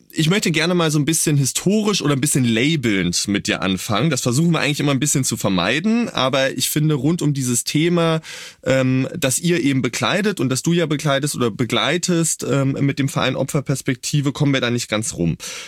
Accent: East Germany, Germany; ich bin ja in Ostdeutschland aufgewachsen, bin aber noch so jung, dass ich tatsächlich die Wende nur als Baby erlebt habe

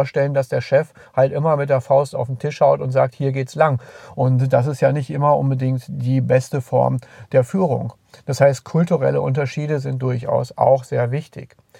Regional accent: North Rhine-Westphalia, Germany; Bei uns im Ruhrgebiet oder am Niederrhein, wo ich bin

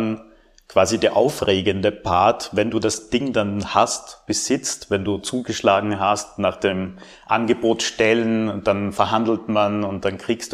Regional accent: Carinthia, Austria; Flutlicht fahren bei uns in Kärnten.

